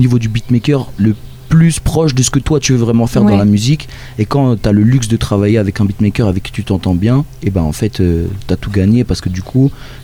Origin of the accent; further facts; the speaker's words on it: Caen, Normandy, France; on fait du rap, on vient de Caen. Moi, j'ai 24 ans